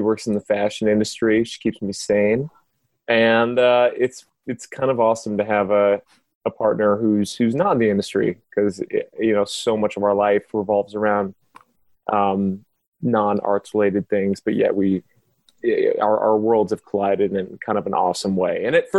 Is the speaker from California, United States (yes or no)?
yes; West Covina, California, United States; Well, yeah, because I grew up in West Covina.